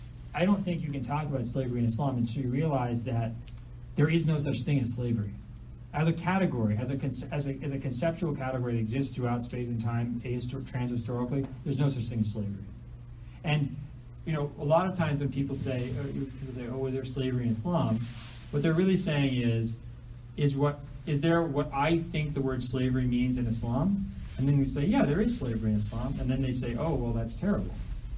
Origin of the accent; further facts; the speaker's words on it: United States; So I'm American. My family owned slaves.